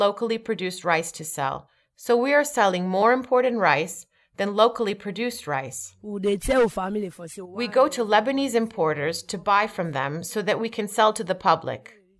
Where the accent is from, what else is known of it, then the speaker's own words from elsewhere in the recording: Tinkoko, Southern Province, Sierra Leone; now in Kenema, Sierra Leone; I come from Tinkoko in Bo District.